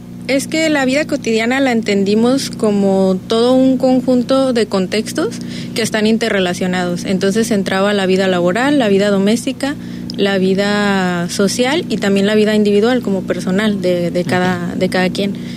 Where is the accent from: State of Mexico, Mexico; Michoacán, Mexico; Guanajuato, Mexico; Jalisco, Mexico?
Jalisco, Mexico; Guadalajara; porque yo soy de Guadalajara